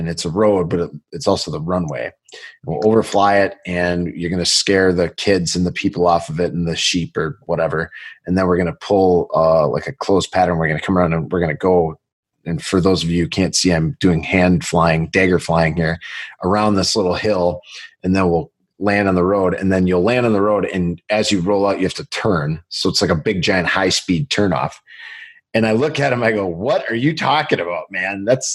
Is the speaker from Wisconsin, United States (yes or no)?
yes; Milwaukee, Wisconsin, United States; Living and growing up in Milwaukee, Wisconsin, we're not one of the huge markets.